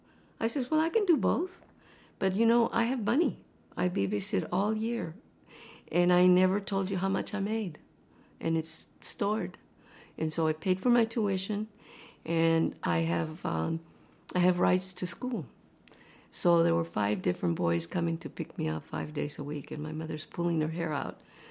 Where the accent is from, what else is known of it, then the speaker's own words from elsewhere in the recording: Oxnard, California, United States; also born or lived in Texas; I grew up in Oxnard, California, and we came from Texas to settle in Oxnard.